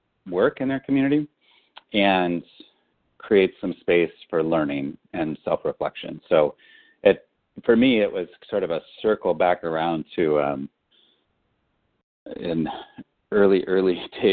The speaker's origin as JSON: {"language": "English", "region": "West Coast", "country": "United States", "said": "Came out back to the West Coast because I'm from the West Coast and I missed it."}